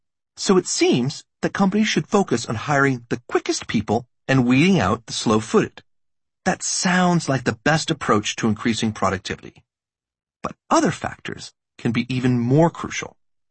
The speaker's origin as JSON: {"language": "English", "town": "Boston", "region": "Massachusetts", "country": "United States", "tie": "born or raised there", "said": "I grew up near Boston and live there now."}